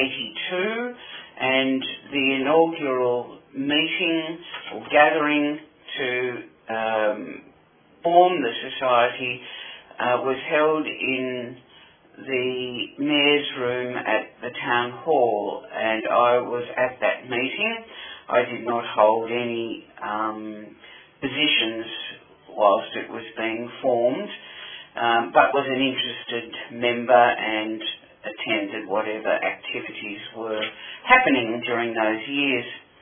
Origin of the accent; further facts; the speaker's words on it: Fitzroy, Victoria, Australia; And I noted that when I moved schools from North Fitzroy to Fitzroy.